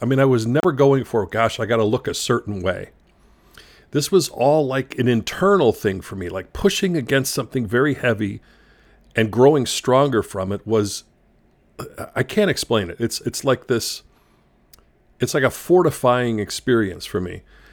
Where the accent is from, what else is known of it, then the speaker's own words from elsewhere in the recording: Chicago, Illinois, United States; And I grew up in Chicago, and there's two big high school rivalries.